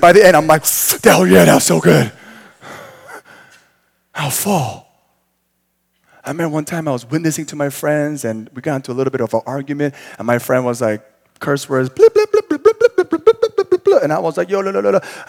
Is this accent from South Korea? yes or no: yes; South Korea; And I was raised in Korea.